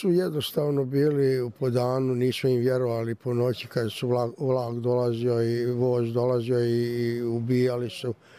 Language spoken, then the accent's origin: Croatian; Slavonski Brod, Brod-Posavina County, Croatia; Ja sam iz Slavonskog Broda, pa smo došli grupno ovako i osjećam se divno.